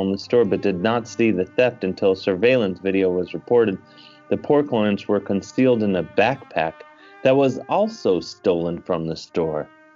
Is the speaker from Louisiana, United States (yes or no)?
no; University Heights, Ohio, United States; I grew up in University Heights, Chris, as you may have recall.